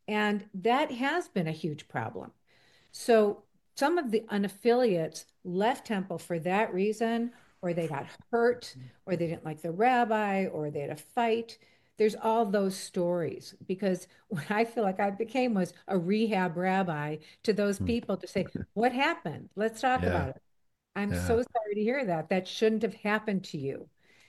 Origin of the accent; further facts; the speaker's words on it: United States; We're American Jews.